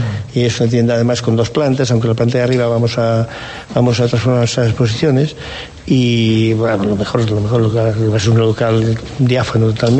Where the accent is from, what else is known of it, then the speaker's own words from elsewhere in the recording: Galicia, Spain; somos gallegos